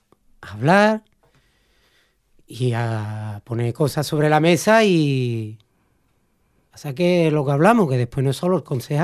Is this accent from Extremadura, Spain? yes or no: no; El Puerto de Santa María, Andalusia, Spain; Yo, en mi nombre artístico, llevo a mi tierra por todos lados del mundo. Yo he estado en Canadá, yo he estado en Venezuela, yo soy celu del puerto de Santa María.